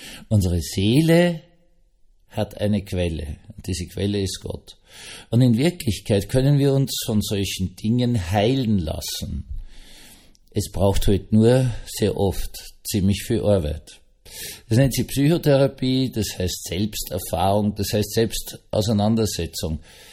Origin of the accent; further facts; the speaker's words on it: Eastern Austria, Austria; aber man greift als Österreicher und Ostösterreicher doch lieber zur Butter.